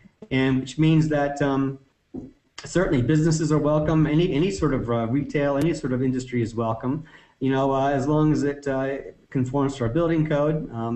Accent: Maine, United States; I guess the biggest factor of siting in Piscataquis County is the fact that I'm from Piscataquis County.

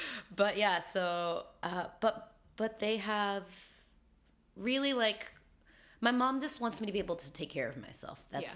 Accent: Nashville, Tennessee, United States; And it's interesting growing up in Nashville. There was a kind of a rejection.

